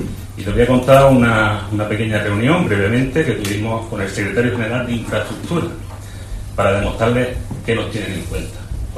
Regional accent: Andalusia, Spain; el gran problema que tenemos en esta tierra, que es tierra andaluza, y también somos de España y pagamos nuestros impuestos.

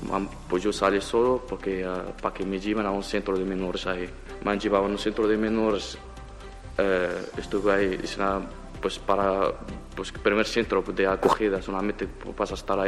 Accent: Morocco; Spanish is a second language; now in Spain; Como que soy marroquí

